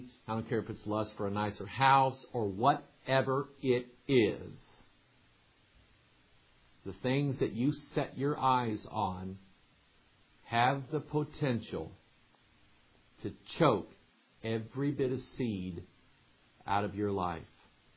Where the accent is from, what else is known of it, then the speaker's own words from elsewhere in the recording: the South, United States; Yeah, I said okra. I'm from the South.